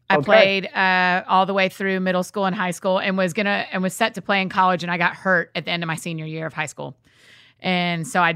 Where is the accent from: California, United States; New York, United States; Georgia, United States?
Georgia, United States; Atlanta; I mean, I am, because I grew up in Atlanta.